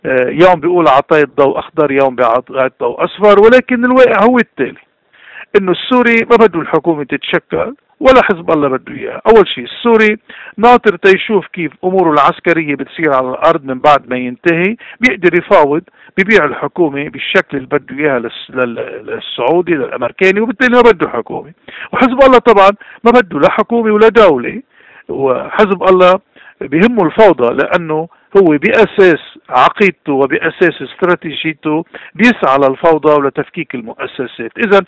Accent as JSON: {"language": "Arabic", "country": "Lebanon", "said": "ما بيوم طلع خرطوشي وحدة إلا ضدنا نحن كلبنانيين"}